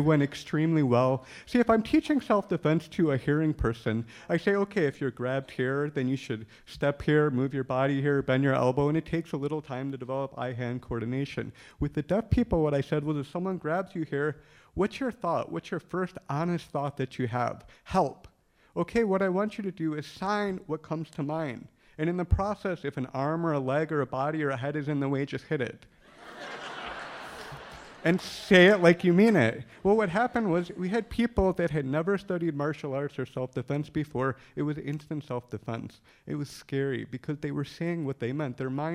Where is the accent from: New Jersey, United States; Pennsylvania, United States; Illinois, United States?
Illinois, United States; Chicago; I said, she asked me where I'm from. She said, what are you telling them? I said, I'm telling them I'm from Chicago.